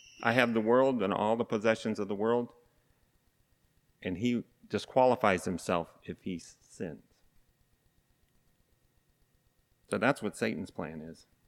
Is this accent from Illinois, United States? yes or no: yes; East St. Louis, Illinois, United States; born there; Now, I was born in East St. Louis, Illinois, and I loved Motown music when I was growing up.